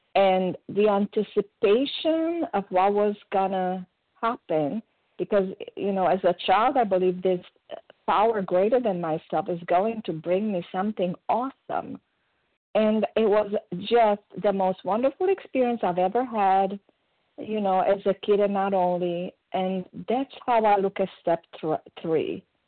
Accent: Romania; English is a second language; now in United States; I'm from Romania, and in Eastern Europe

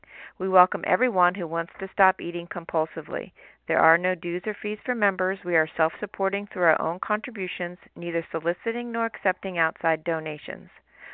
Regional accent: Maryland, United States; I am a recovered compulsive overeater from Maryland.

